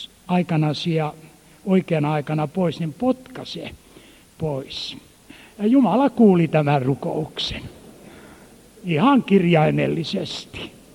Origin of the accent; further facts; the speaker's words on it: Helsinki, Uusimaa, Finland; nuorena poikana kävin häntä kuulemassa kotikaupungissani Helsingissä.